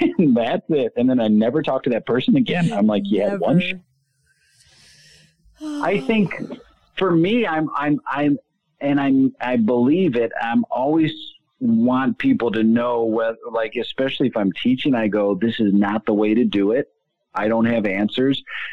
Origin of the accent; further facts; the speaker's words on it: Chicago, Illinois, United States; at first I thought I knew what they meant and I'm from Chicago.